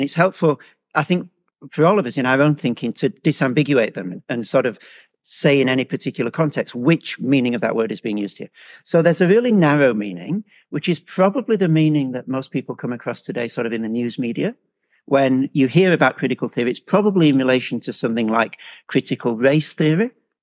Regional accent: England, United Kingdom; So yeah, I am English, as you could probably tell from the first word that I spoke.

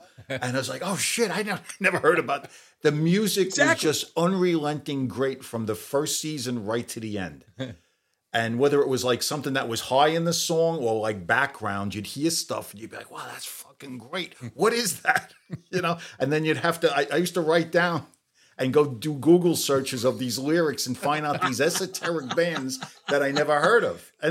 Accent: Brooklyn, New York, United States; If you lived in a big city, like I grew up in Brooklyn and New York

